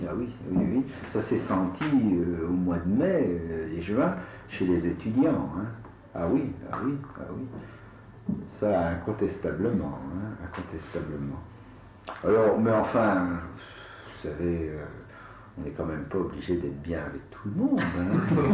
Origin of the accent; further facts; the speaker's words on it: Centre-Val de Loire, France; born there; mon père était de la Sarthe et ma mère du Berry. Hein, donc, je suis né dans le Val-de-Loire, mais enfin, sans être... d'origine de la région